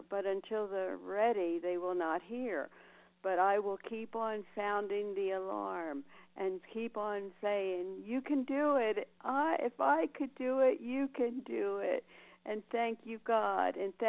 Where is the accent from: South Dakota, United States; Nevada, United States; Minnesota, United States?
Nevada, United States; from Nevada, recovered and grateful to be on the program.